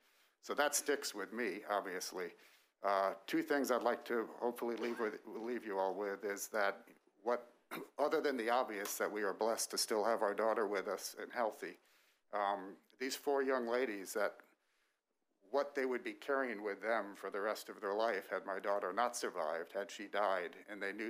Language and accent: English; Ormond Beach, Florida, United States; I'm from Ormond Beach, Florida, almost a neighbor of Representative Fedoroff.